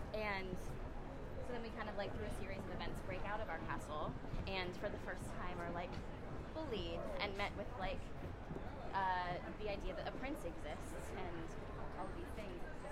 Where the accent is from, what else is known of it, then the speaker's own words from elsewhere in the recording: Boston, Massachusetts, United States; I grew up in the Boston area, so there was a lot of like theater around me.